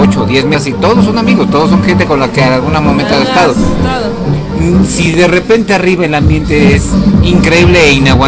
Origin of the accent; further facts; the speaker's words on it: Mexico; Hay veces que nos cuesta trabajo decir que no como buenos mexicanos.